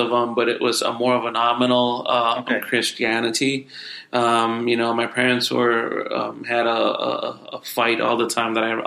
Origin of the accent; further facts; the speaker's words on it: Puerto Rico; we were both born and raised in Puerto Rico. Kind of like a rough upbringing for me